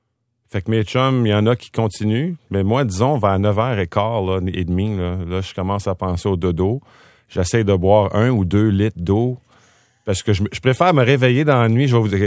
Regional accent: Wendover, Ontario, Canada; Je viens d'une famille canadienne-française de l'Ontario. Là. Je suis d'Ottawa, de Wendover, Ontario.

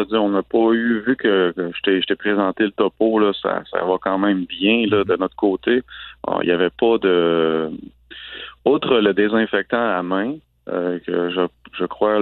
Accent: Trois-Rivières, Quebec, Canada; on est d'ici, on est de Trois-Rivières.

